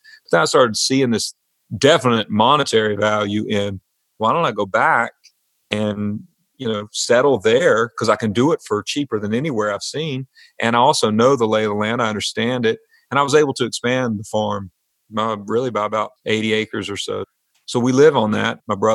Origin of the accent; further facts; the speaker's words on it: North Carolina, United States; Lexington barbecue, our father has taken us there growing up. That was the benchmark for us growing up in the Piedmont.